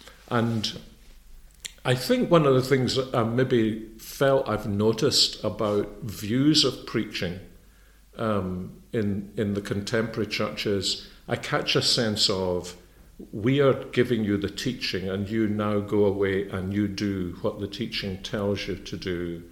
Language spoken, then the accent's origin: English; Scotland, United Kingdom; you know, we're Scottish, we've been a golfing family.